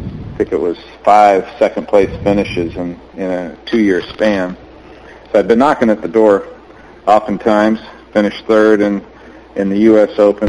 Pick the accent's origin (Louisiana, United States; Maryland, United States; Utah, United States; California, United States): California, United States; also born or lived in San Francisco; I was 10 years old. I was growing up in California, living with my mom, and we moved to a golf course at Carmel Valley Golf and Country Club.